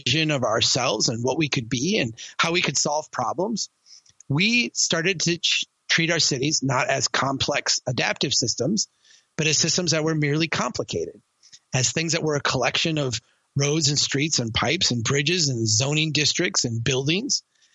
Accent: Brainerd, Minnesota, United States; I am back home now in Brainerd, Minnesota, my hometown.

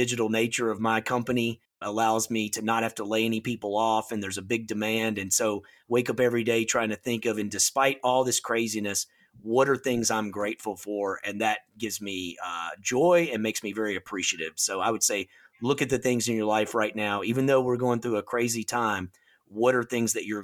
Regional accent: Nashville, Tennessee, United States; I'm from Nashville, Tennessee, as you know

